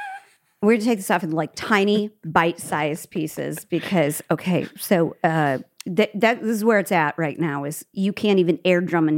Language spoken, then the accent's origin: English; Midwest, United States; And I'm from the Midwest.